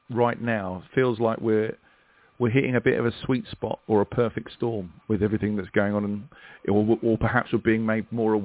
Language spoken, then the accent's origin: English; United Kingdom; And being British, we're all very, very polite.